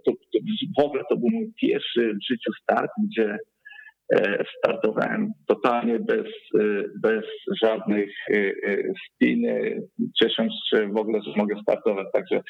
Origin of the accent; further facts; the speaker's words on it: Lubin, Lower Silesian Voivodeship, Poland; my to nazywamy górniczą metodą, ponieważ pochodzimy z Lubina tutaj